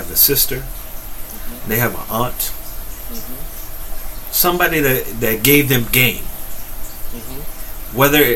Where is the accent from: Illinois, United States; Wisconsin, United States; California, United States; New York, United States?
New York, United States; We're from New York, right?